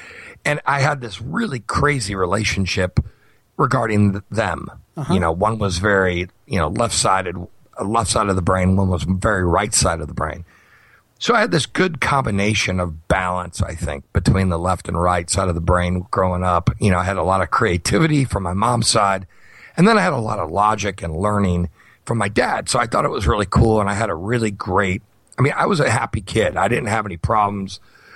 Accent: Chicago, Illinois, United States; So I lived all over the northwest suburbs off of Chicago. So the rich middle class, rich to middle class areas. I didn't live in the city of Chicago ever, mm-hmm. but I just kind of claim that I'm from Chicago

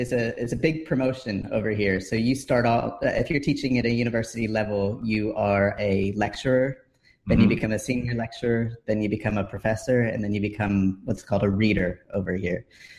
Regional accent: United States; now in United Kingdom; I'm originally from the States, and I was trying to work out a visa situation to stay here in the UK

